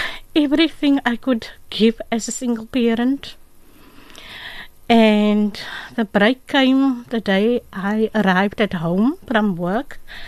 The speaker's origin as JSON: {"language": "English", "town": "Port Elizabeth", "region": "Eastern Cape", "country": "South Africa", "tie": "born there", "lives_now": "Cape Town, South Africa", "said": "No, I was born in Port Elizabeth."}